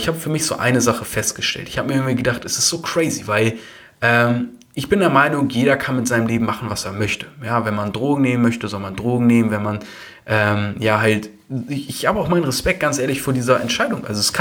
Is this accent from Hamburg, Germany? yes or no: yes; Hamburg, Germany; ich bin hier in Deutschland, in Hamburg aufgewachsen, so, einfach aus einer guten mittelständischen Familie